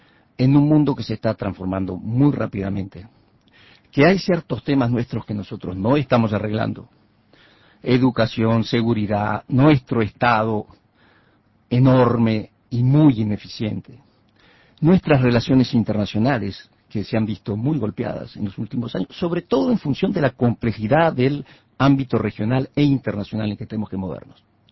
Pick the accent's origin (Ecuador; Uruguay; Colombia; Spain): Uruguay; como uruguayos somos una pequeña aldea en un mundo muy vasto